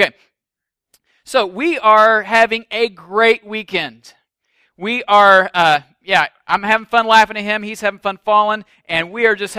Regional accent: Illinois, United States; I grew up in Illinois. I went to Southern Illinois University.

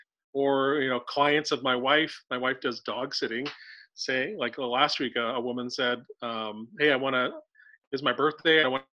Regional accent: United States; particularly as an American who, you know, we love self-reliance and we love the idea that, hey, I earned everything.

